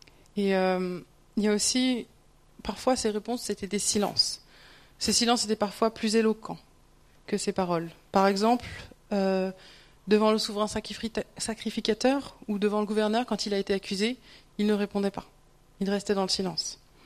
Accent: France; Alors là, en tant que Français, le suivant, c'est pour nous.

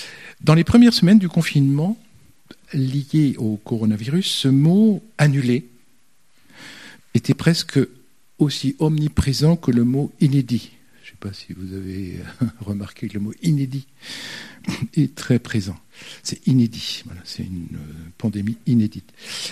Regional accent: United States; Je suis né et j'ai grandi aux États-Unis, mais mon héritage et mon éducation sont imprégnés de l'huile d'olive, de la culture du Moyen-Orient.

